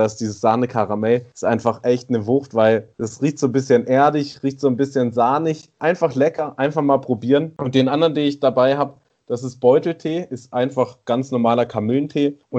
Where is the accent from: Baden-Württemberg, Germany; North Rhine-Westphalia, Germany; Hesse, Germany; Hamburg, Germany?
Hamburg, Germany; ich komme ja aus Hamburg